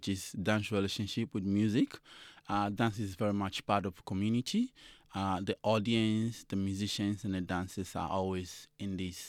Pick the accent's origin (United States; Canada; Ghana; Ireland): Ghana; English is a second language; So I grew up in Ghana, West Africa, and a community I grew up in, everybody dance.